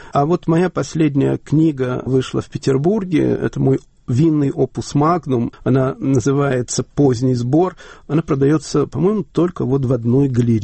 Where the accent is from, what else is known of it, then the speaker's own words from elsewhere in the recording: Chernivtsi, Chernivtsi Oblast, Ukraine; Моя семья приехала в Черновцы из Забайкалья. В семье мы говорили по-русски. Я учил украинский язык в школе.